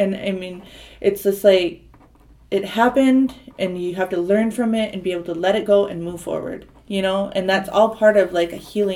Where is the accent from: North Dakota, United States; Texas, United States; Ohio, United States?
North Dakota, United States; Fargo; Because, like, I grew up, like, off the reservation for a lot of my life, you know. I grew up mostly in Fargo